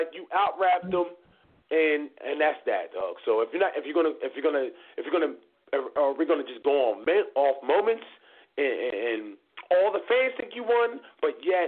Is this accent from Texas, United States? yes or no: no; New Jersey, United States; Jersey. South Jersey, that is. Not North Jersey, not New York. I'm right by Philly right now.